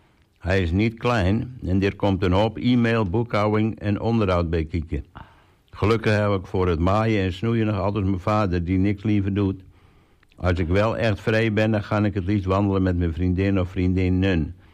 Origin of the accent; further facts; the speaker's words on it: Ankeldorp, Netherlands; Ik ben opgegroeid in Ankeldorp en na mijn studie ben ik weer teruggekomen.